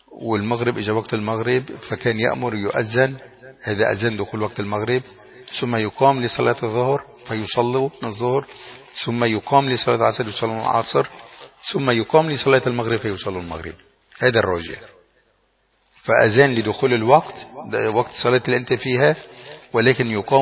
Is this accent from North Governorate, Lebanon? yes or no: yes; Tripoli, North Governorate, Lebanon; عندنا في طرابلس بتلاقي قبل الأذان بيكون في بعض التسابيح والتوشيحات